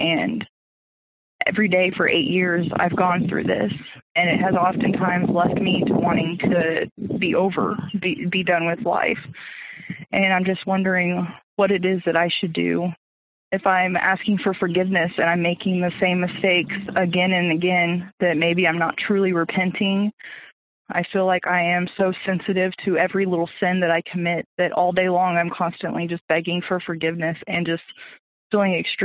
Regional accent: Springfield, Missouri, United States; I'm from Springfield, Missouri.

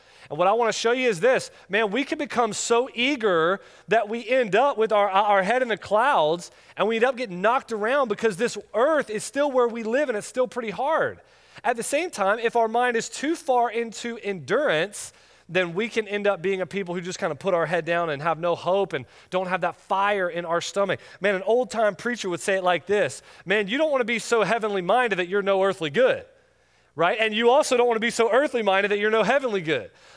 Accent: Florida, United States; I grew up in North Florida, and at that time in the 80s

